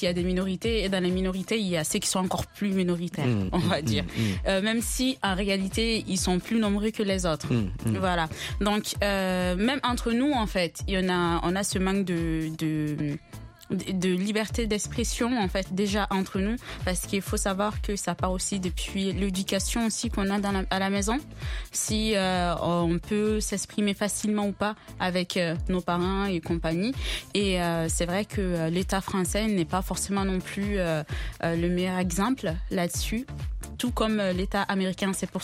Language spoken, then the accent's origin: French; Mali; je suis malienne